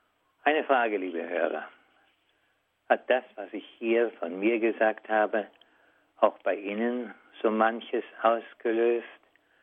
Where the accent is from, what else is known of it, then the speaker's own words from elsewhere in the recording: Wrocław, Lower Silesian Voivodeship, Poland; moved away; durch die Straßen meiner Heimatstadt Breslau ging. Also war ich im Traum ungefähr 10 bis 14 Jahre alt, denn 1945 mussten wir fliehen.